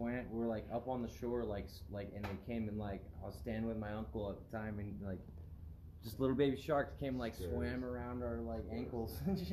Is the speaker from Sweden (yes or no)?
no; Utah, United States; also born or lived in California; I was raised in Utah half my life, like, flying back and forth from California to Utah all the time to see my dad.